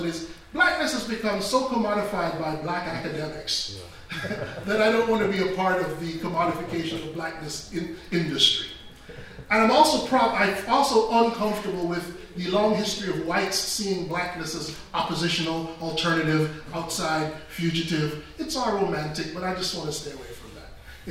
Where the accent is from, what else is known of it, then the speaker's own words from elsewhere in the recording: United States; I might be an American, but I'm an American of Nigerian-Jamaican descent.